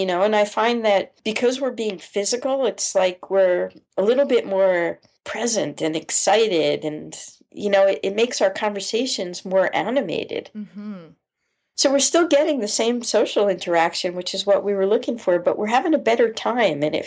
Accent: New Jersey, United States; That was something that was so alien to them, you know, growing up in New Jersey. Mm-hmm. We didn't see any of those pink flamingos.

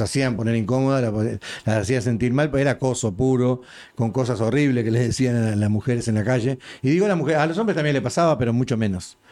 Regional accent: Uruguay; accent: Uruguayan; hay muchos más mexicanos que gente con mi acento, digamos, más uruguayos

